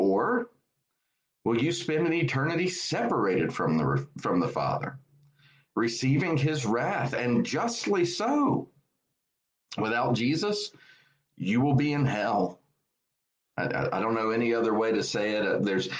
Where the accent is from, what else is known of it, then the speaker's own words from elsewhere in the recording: Woodruff, South Carolina, United States; Instead, I am joining you from Woodruff, South Carolina, Cashville, to be precise, in the house where I was raised.